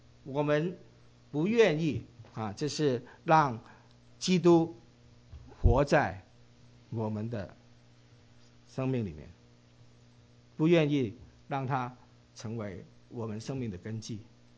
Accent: Hong Kong; 因为我从香港来，我就知道以前哇

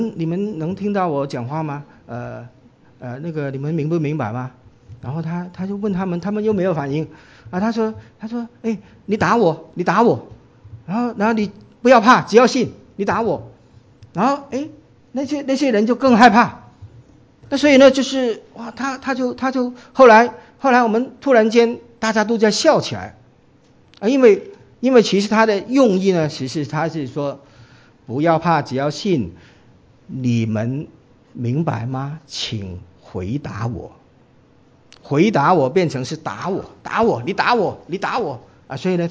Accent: Guangdong, China; 那个时候呢，我们都是广东人了，

